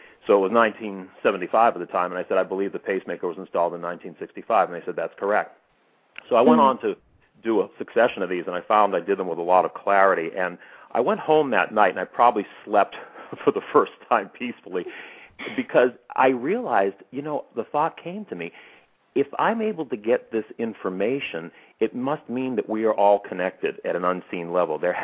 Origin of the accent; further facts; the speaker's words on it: Boston, Massachusetts, United States; Sure. Well, I grew up in the Boston area.